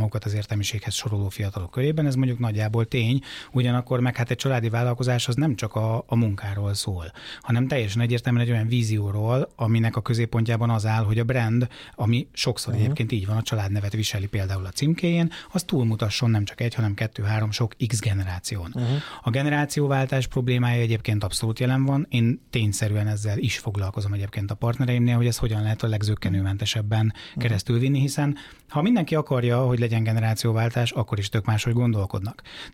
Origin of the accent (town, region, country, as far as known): Zamárdi, Somogy, Hungary; born or raised there